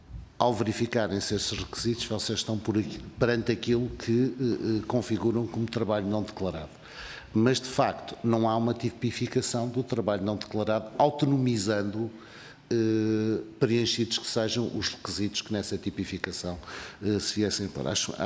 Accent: Algarve, Portugal; presenciei várias vezes na região de onde venho, no Algarve

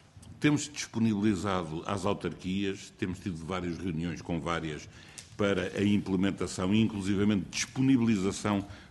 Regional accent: Portugal

